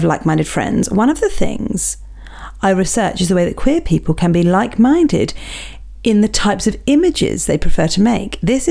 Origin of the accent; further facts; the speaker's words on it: Portsmouth, South East England, United Kingdom; now in Kent, United Kingdom; I'm originally from Portsmouth, now living in Kent, and have ruffles on my mum's side of the family.